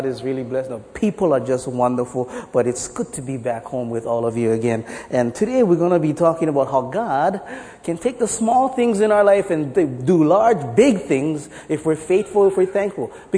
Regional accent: Honolulu, Hawaii, United States; now in Kauai, United States; I grew up in Honolulu. I'm a Honolulu boy. I grew up in Kalihi-Palama. In fact, a couple blocks down the road. I grew up, and then we moved to Kauai.

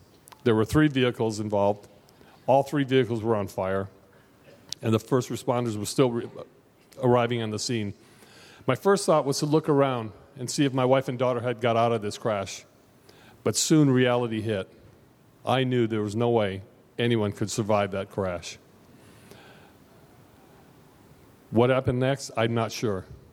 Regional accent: Hawaii, United States; I grew up here in Hawaii. I love the water.

